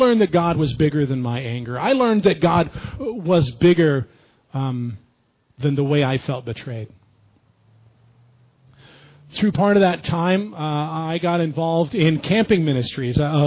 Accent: California, United States; also born or lived in Florida, United States; I was born in South Florida. To a guy who had a theater degree. I didn't mention that last service. And then when I was about 5 years old, my mom and dad moved us all to Southern California.

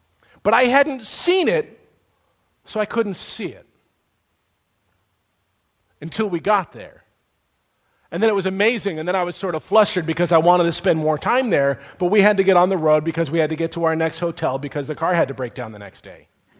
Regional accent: California, United States; Many of you know that although I grew up here in Southern California, by the way, love Southern California, I did spend a few years living in the town of Grand Island, Nebraska.

